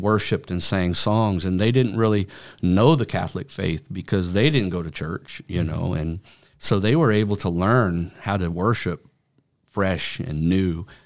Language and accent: English; Vancouver, British Columbia, Canada; And I was raised in Vancouver, British Columbia. That was where I was born.